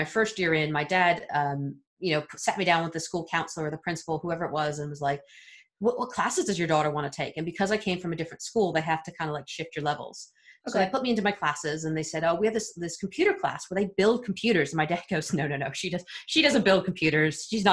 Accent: Washington, District of Columbia, United States; moved away as an adult; also born or lived in Louisville, Kentucky; now in United Kingdom; I've been in the UK for about 7.5 years now. But I grew up in the US. So my parents were divorced. I grew up in Washington, D.C., and then my dad moved to Louisville, Kentucky. So that was just a major cultural shift.

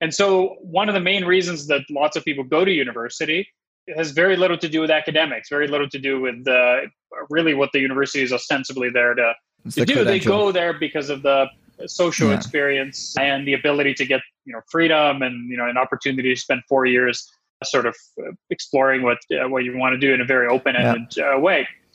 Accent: Canada; also born or lived in Russia; Well, originally from Russia. I was born in Russia, but I went most of my schooling. It was in Canada.

